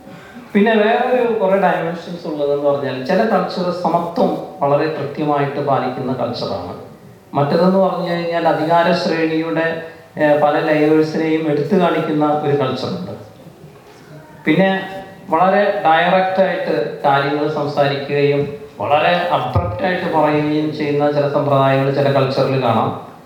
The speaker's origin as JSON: {"language": "Malayalam", "town": "Thrissur", "region": "Kerala", "country": "India", "moved": "yes", "lives_now": "Australia", "said": "ഞാനൊക്കെ ഓസ്ട്രേലിയയിൽ വരുന്നതിന് മുമ്പ് ഞാൻ തൃശ്ശൂരിൽ നിന്നാണ് വന്നത്."}